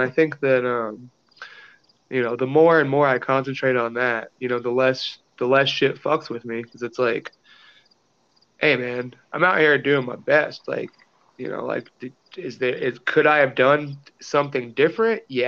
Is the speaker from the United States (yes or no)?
yes; Blue Ridge, Colorado, United States; So I grew up in Blue Ridge, Colorado, which is where I bought my house now. I moved around a bit, but I ended up back over here. I do love this neighborhood. I'm 35.